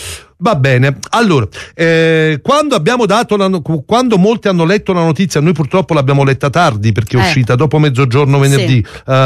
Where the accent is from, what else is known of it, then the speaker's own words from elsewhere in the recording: Naples, Campania, Italy; noi siamo napoletani